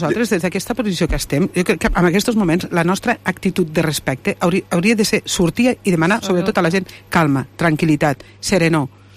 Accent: Catalonia, Spain; sóc una catalana defensora del catalanisme com ningú.

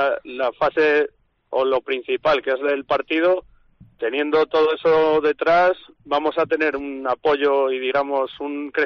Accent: Castile and León, Spain; somos de Castilla y León

